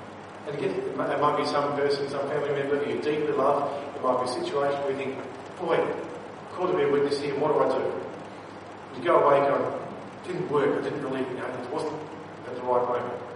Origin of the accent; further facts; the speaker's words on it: Mount Claremont, Western Australia, Australia; And I grew up in Mount Claremont